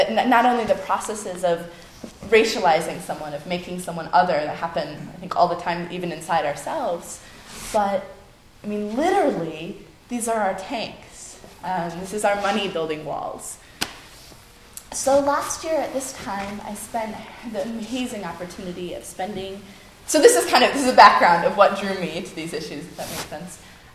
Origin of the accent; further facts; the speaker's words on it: United States; And I thought of myself as an American, as a white person